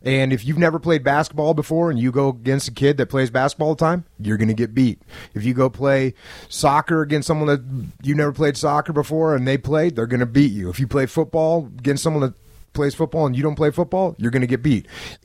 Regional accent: New England, United States; also born or lived in Connecticut / Maine; I grew up in New England. I grew up in, you know, in Connecticut and Maine. Grew up on a dirt road in the middle of nowhere.

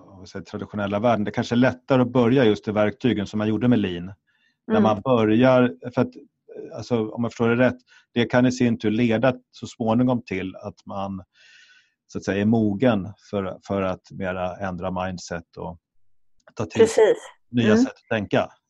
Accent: Sweden; svenskar är ju oerhört, ska säga, tänker ju väldigt platt och effektivt i någon mening. Alltså vi har inte riktigt de här riktigt stora hierarkierna som finns i andra länder.

